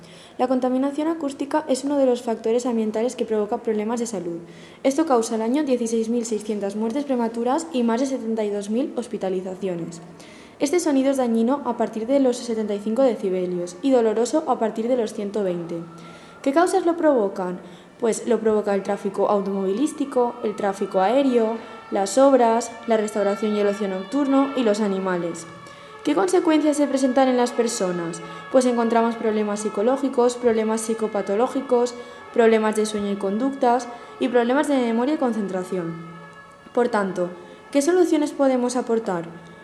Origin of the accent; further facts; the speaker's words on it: Valencia, Valencian Community, Spain; soy de Valencia.